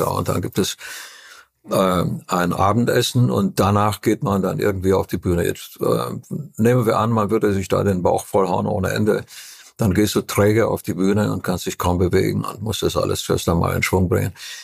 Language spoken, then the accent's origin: German; Transylvania, Romania; German is a second language; Ich komme aus Transsilvanien, wo es eine ganz exquisite Küche gibt.